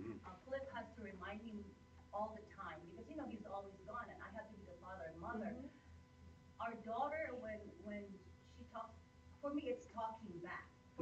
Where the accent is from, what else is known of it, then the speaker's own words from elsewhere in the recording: Philippines; as a Filipino, you know, we grew up in the Philippines